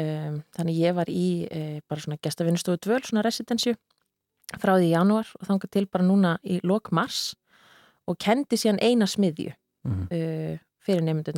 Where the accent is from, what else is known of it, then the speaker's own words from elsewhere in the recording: Akureyri, Northeastern Region, Iceland; þó ég ólst upp á Akureyri, þannig að það var nú oft alveg mikil vetur þar.